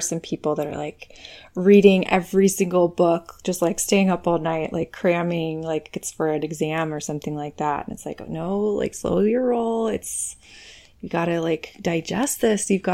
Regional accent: Texas, United States; I mean, so I grew up in Texas, and that's exactly what I observed.

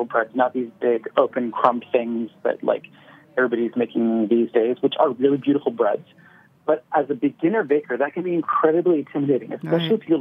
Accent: Nova Scotia, Canada; Where I grew up in Nova Scotia

